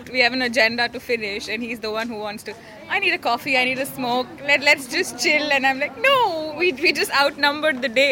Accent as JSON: {"language": "English", "town": "Bangalore", "region": "Karnataka", "country": "India", "said": "I'm visiting from India, Bangalore."}